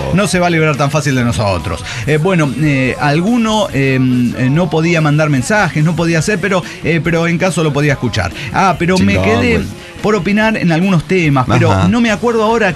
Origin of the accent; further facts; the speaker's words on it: Mexico City, Mexico; yo crecí en Ciudad de México en los 80 y en los 90.